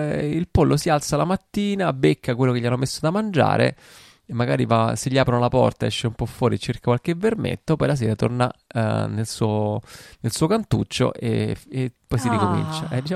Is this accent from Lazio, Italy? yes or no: yes; Rome, Lazio, Italy; io nato e cresciuto a Roma, e comunque in quel momento quando ci siamo conosciuti io già stavo a Zurigo a fare il dottorato